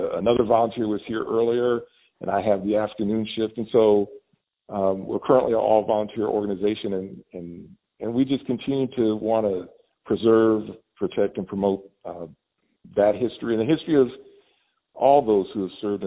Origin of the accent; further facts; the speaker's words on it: Detroit, Michigan, United States; When I was growing up in Detroit, I wanted to be a farmer, and that was a bit strange for a kid growing up in the city.